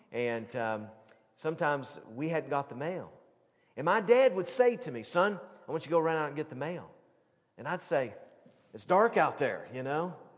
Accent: Powell, Tennessee, United States; We lived on a dead-end street growing up on Rollins Lane in Powell, Tennessee.

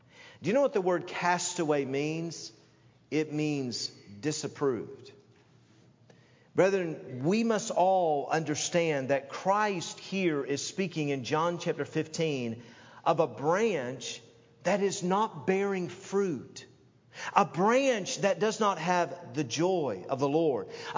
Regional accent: Tennessee, United States; I grew up with ticks. Ticks were my best friend, you know, growing up in Tennessee.

